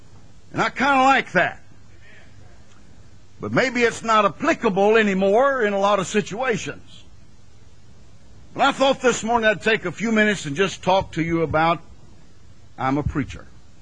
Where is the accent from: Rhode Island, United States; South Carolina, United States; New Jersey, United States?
South Carolina, United States; Greenville; now in Florida, United States; But over in Florida, where I live, they say, pastor, pastor. Now, I was born and reared in Greenville, South Carolina.